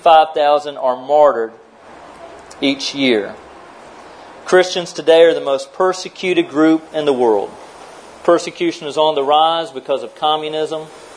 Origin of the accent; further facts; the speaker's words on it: United States; as well as my home country in the United States of America